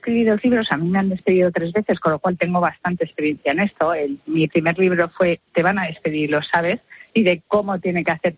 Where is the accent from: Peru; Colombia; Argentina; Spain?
Spain; Palencia, Castile and León; yo que soy de provincias, de Palencia, con P